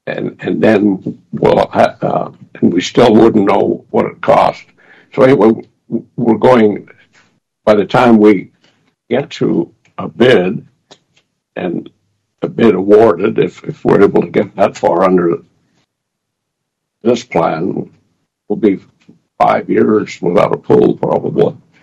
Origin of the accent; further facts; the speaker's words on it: Sandpoint, Idaho, United States; even though I'm from Sandpoint. Perhaps I'm biased on that.